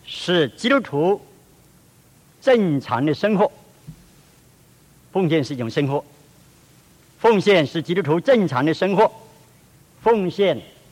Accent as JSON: {"language": "Chinese", "country": "Malaysia", "said": "我从马来西亚来，马来西亚汽车很多，路也做得很好，是东南亚有名的。"}